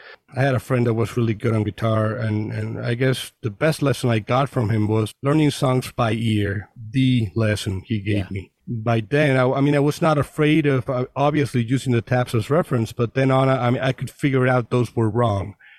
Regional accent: Mazatlan, Sinaloa, Mexico; I mean, I'm from Mazatlan, so it's not even a big city.

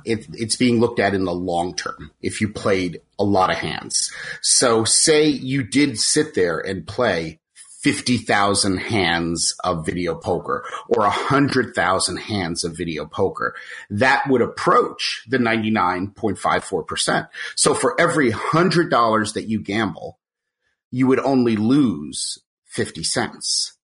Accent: New Jersey, United States; I'm originally from New Jersey, so it felt very normal, and that was a wonderful thing.

